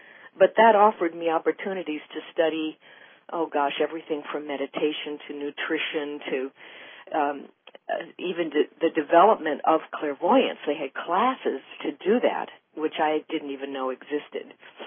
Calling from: San Francisco, California, United States; San Francisco.

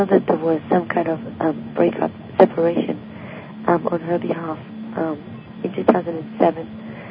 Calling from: Massachusetts, United States; I'm calling from Massachusetts.

